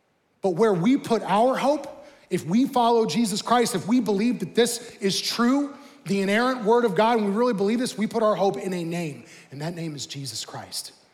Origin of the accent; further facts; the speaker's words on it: Franklin, Indiana, United States; also born or lived in Speedway; I was born in Speedway, grew up in Franklin, go Grizzly Cubs. And, you know, now I live on the south side here